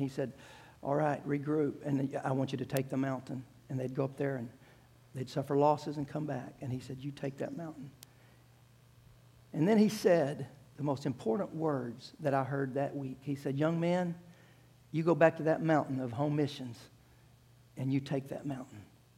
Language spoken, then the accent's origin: English; Florida, United States; That was my hometown. I was from there. And I thought, I got to go back to South Florida, Sodom and Gomorrah, Fort Lauderdale, Miami.